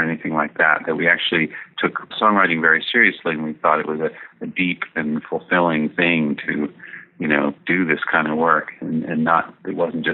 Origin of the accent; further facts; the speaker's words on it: Lincoln, Massachusetts, United States; Well, we grew up in New England where we were in an accordion free zone pretty much. There were no ethnic traditions in Lincoln, Massachusetts that included the accordion.